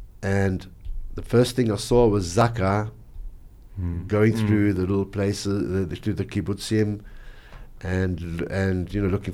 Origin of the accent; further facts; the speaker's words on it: South Africa; born there; also born or lived in Israel; I was born in South Africa, but I lived about 20 years in Israel as a photojournalist.